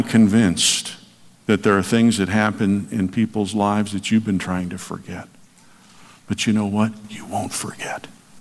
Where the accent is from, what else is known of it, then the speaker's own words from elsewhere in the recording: Indiana, United States; I'm from Indiana, but I don't honestly can't tell you where Frankfort, Indiana is.